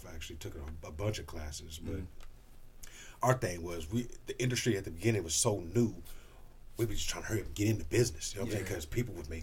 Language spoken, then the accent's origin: English; Topeka, Kansas, United States; All right, well, we're from Topeka.